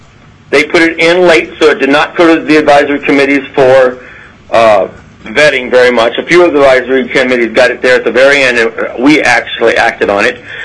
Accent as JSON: {"language": "English", "town": "Anchorage", "region": "Alaska", "country": "United States", "said": "Okay. I'm from Anchorage."}